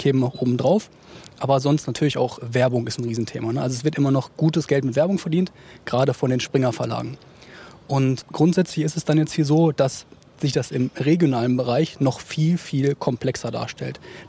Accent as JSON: {"language": "German", "town": "Iserlohn", "region": "North Rhine-Westphalia", "country": "Germany", "tie": "born there", "also_born_or_lived": "Essen / Dortmund / Frankfurt / Berlin", "said": "Ich bin in Iserlohn geboren. Ich habe in Essen studiert, in Dortmund, in Frankfurt gewohnt, in Berlin gewohnt, in Kiel gewohnt, in Flensburg gewohnt."}